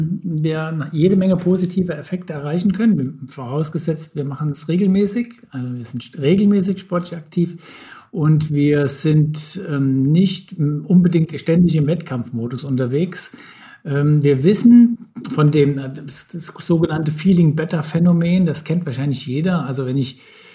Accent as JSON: {"language": "German", "town": "Bad Nauheim", "region": "Hesse", "country": "Germany", "tie": "born or raised there", "said": "Ich bin in Bad Nauheim groß geworden, das ist zwischen Frankfurt und Gießen. Bad Nauheim ist bekannt für Eishockey, jeder spielt dort Eishockey."}